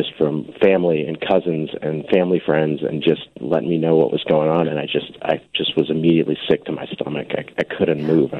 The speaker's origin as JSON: {"language": "English", "town": "Deerfield", "region": "Illinois", "country": "United States", "tie": "born or raised there", "said": "Born and raised in Deerfield, Illinois. So spent a lot of my time playing Little League Baseball at Sunset Park in Highland Park and sledding at Centennial Park and going to eat at Michael's Hot Dogs."}